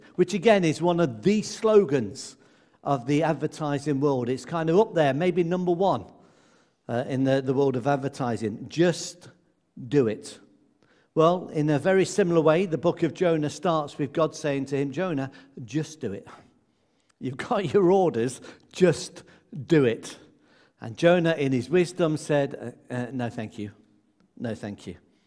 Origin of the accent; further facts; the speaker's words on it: West Midlands, United Kingdom; You know, I grew up in the Midlands, in Warwickshire, where I grew up.